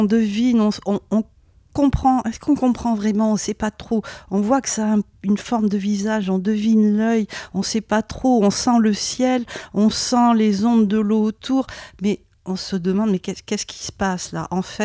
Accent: Bordeaux, Nouvelle-Aquitaine, France; Quand j'étais petite, j'ai grandi à Bordeaux.

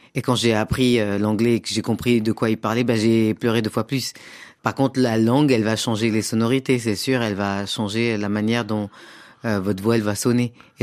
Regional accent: Comoros; first language Comorian; Oui, c'est ma langue maternelle.

